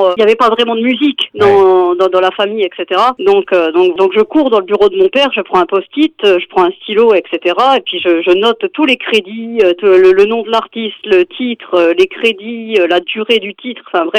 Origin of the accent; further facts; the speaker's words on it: Grand Est, France; à 60 bornes de ma ville natale.